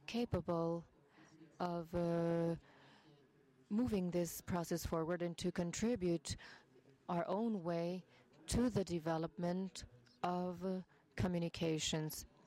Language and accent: English; Cameroon; from Cameroon.